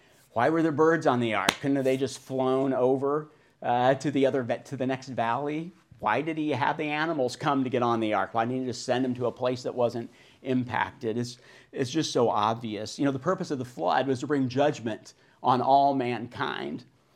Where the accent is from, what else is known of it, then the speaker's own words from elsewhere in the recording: North Platte, Nebraska, United States; I'm from North Platte, so I use that as my valley illustration.